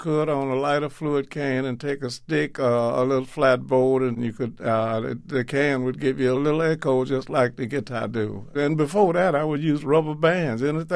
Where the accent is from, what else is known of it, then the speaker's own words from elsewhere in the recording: Louisiana, United States; born there; I was born in Louisiana. And at the age of 2, my mama told my papa, our little boy has got the blues.